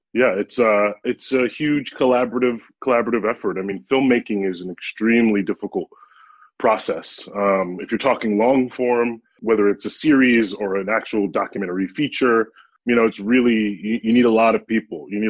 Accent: Brooklyn, New York, United States; That's right. Born and raised.

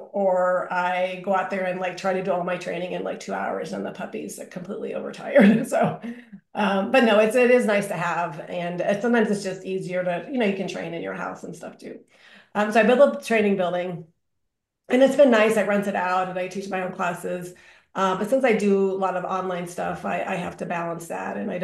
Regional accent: California, United States; So I went to UC Irvine and in California. I grew up in California.

